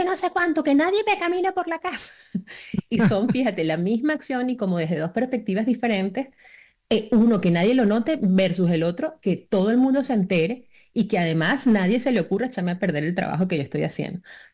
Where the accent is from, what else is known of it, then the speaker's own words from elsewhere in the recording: Venezuela; yo tengo distintas culturas en casa, siendo de origen venezolano, también tengo una familia peruana.